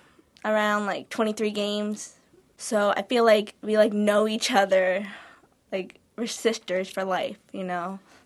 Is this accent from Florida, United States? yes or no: yes; Wellington, Florida, United States; I'm from Wellington, Florida.